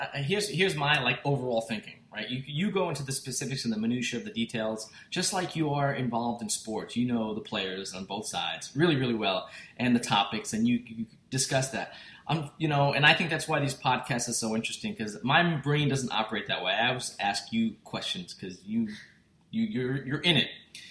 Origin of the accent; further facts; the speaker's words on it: Long Island, New York, United States; I remember growing up on Long Island